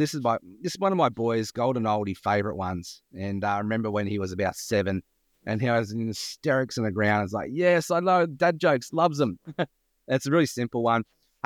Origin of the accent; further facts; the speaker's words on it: Australia; It's like I'm not the Jeff Ross, the Canadian roaster, right?